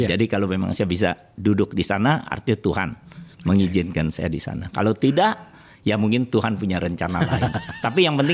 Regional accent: Jakarta, Indonesia; born there; saya lahir di Jakarta.

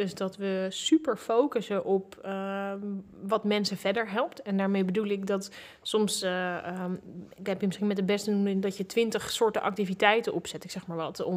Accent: Alphen aan den Rijn, South Holland, Netherlands; Alfa aan de Rijn.

